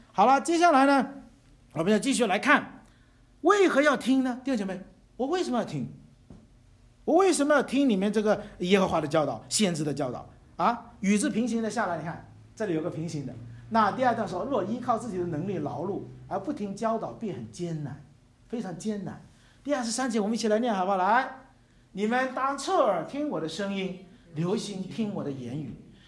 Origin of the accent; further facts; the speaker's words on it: China; 我们中国人很不喜欢别人来教训自己